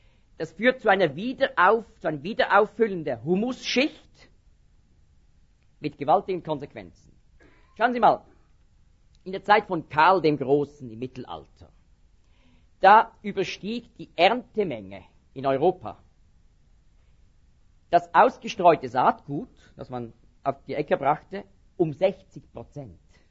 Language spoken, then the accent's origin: German; Switzerland; Das ist ein Tier, so sieht so ähnlich aus wie ein Murmeltier bei uns in der Schweiz.